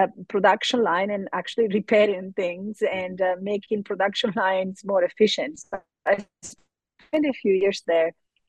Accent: Italy; English is a second language; moved away; I moved back to Italy, my home country, after 15 years abroad, in 2011

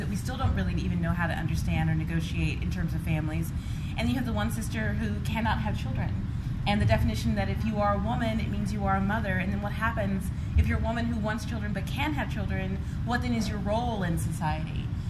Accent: Texas, United States; and I am from Texas, I'm from the South

